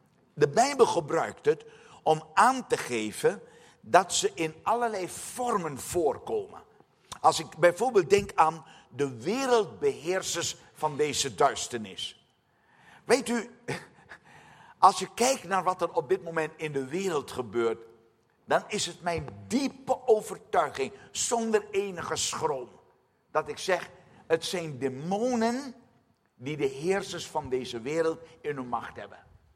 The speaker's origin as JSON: {"language": "Dutch", "country": "Suriname", "said": "Ik kom zelf uit Suriname, dat heb ik u vanmorgen ook al gezegd."}